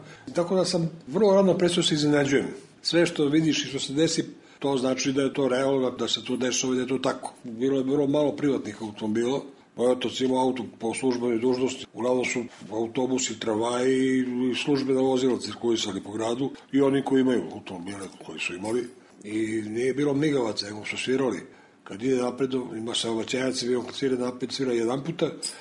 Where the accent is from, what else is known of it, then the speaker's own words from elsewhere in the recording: Belgrade, Serbia; Odrastao sam na Senjaku. Tu sam proveo rano djetinjstvo koje pamtim.